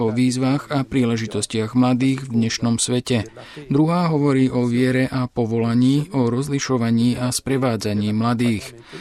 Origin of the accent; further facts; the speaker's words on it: India; Slovak is a second language; tak v Indii, odkiaľ pochádzam, je dnes najväčšou výzvou pre mladých náhla a rýchla globalizácia